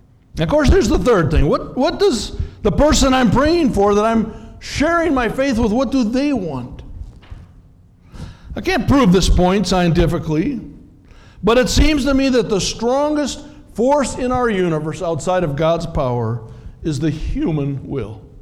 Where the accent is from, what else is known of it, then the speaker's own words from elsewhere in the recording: Minneapolis, Minnesota, United States; I am the son-in-law of a farmer. I was raised in Minneapolis, a city kid.